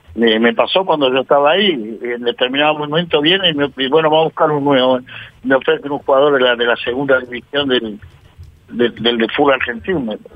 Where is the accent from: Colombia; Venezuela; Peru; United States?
Peru; Yo vengo de Perú y un buen jugador de fútbol en Perú no gana más de 20 mil dólares.